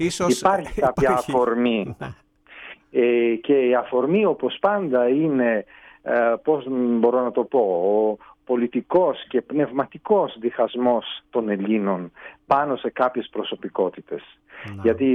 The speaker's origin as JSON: {"language": "Greek", "country": "Italy", "second_language": "Greek", "said": "για μένα που είμαι Ιταλός"}